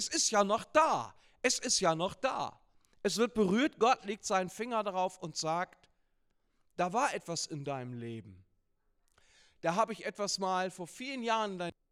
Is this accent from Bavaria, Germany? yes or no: no; Lower Saxony, Germany; bin ich auch kein Bremer, bin ich auch Niedersachse